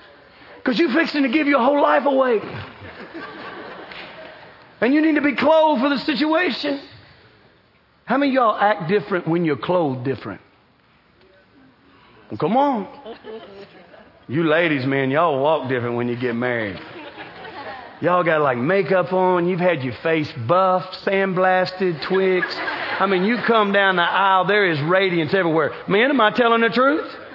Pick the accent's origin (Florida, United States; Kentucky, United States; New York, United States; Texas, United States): Kentucky, United States; And I had a big old truck, and I was from Kentucky, and it had a license plate on it.